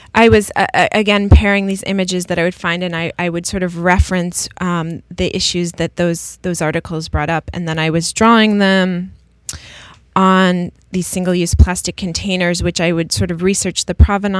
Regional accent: Massachusetts, United States; also born or lived in Chicago; now in California, United States; I was raised in Massachusetts, and I've been here in California for about 8 years, though. I did my undergraduate work in Chicago.

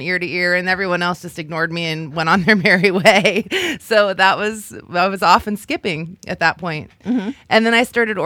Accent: Indiana, United States; now in San Francisco, United States; I moved to San Francisco from Indiana in 1996

